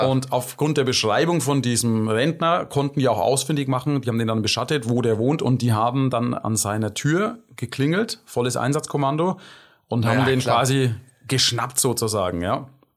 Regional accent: Bavaria, Germany; Ich finde, hier bei uns in Franken haben wir eh eine sehr, sehr schöne Gegend.

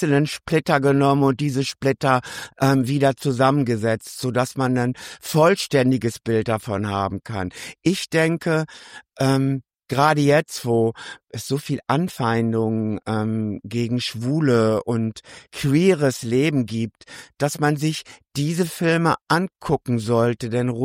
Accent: North Rhine-Westphalia, Germany; eine Kittelschürze, die ich aus meiner Jugend im Ruhrgebiet kenne.

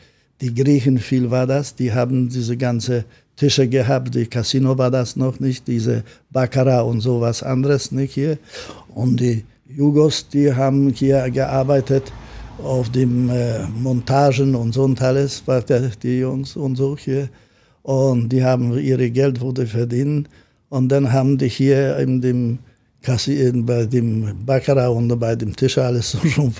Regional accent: Gdańsk, Pomeranian Voivodeship, Poland; German is a second language; now in Germany; Und dann viele auch wollen wissen, wenn ich komme aus Polen, aus Danzig und so natürlich.

